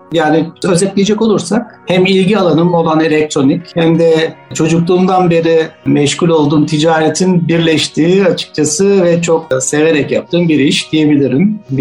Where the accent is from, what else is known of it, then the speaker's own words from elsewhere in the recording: Germany; tabii Almanya'da büyüdüm. Orada orta ve lise eğitimini orada tamamladığım için biraz Almanca bilgisiyle